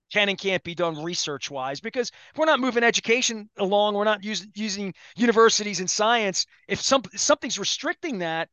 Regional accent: Dundalk, Maryland, United States; I went and took care of the sale because I'm from Dundalk, and you know that's the way I'm rolling out.

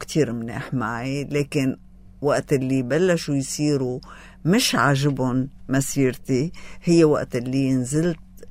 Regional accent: Choueifat, Mount Lebanon, Lebanon; أنا بنت ضيعة وأنا بدي أتعاطى مع أهالي ضيعتي بهالطريقة، فصرت روح على كل المناسبات الأهلية والشعبية والاجتماعية، روح عليها بالشويفات،

